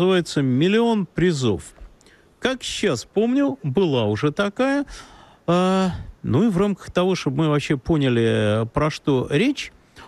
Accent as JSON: {"language": "Russian", "region": "Moscow", "country": "Russia", "tie": "born or raised there", "said": "Мы москвичи, я москвич, родился в Москве."}